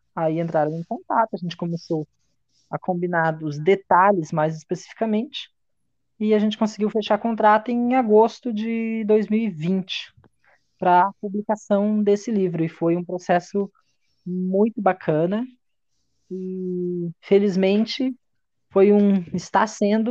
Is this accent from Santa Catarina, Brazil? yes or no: yes; Lages, Santa Catarina, Brazil; eu tenho 25 anos, eu sou natural de Lages, em Santa Catarina.